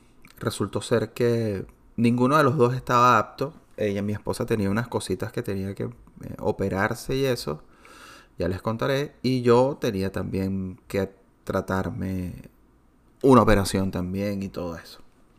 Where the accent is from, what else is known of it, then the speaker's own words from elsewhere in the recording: Venezuela; moved away as an adult; now in Orlando, United States; Salir de Venezuela es una fortuna, lamentablemente, pero es así. Total que salimos de Venezuela por las razones que fueron. Y estando acá en Orlando